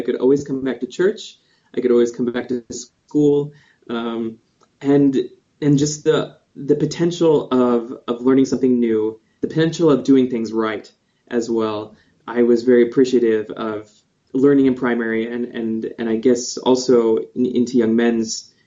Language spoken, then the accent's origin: English; Fresno, California, United States; born there; So I was born in Fresno, California. Both of my parents are LDS. My mother is a convert.